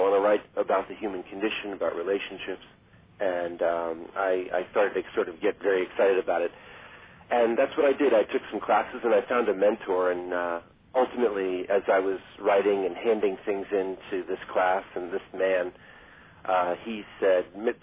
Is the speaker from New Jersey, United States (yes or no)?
yes; South Orange, New Jersey, United States; I grew up in New Jersey, in South Orange, New Jersey, which is northern, and about a 20-minute drive without traffic to Manhattan.